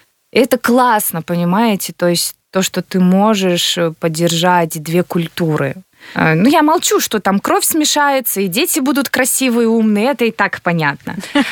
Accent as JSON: {"language": "Russian", "country": "Kyrgyzstan", "tie": "born there", "said": "Я очень рада, что я родилась в Кыргызстане."}